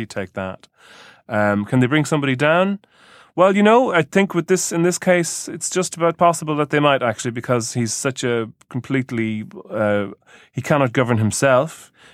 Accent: Ireland; growing up in Ireland

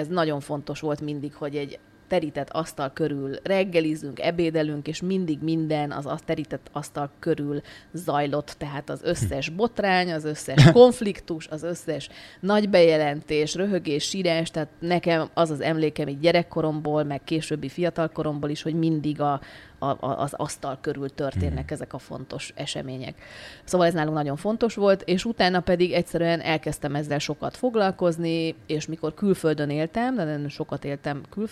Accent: Prague, Czechia; én gyerekkoromban ebben a közegben nőttem fel, mi Prágában éltünk nagyon sokáig

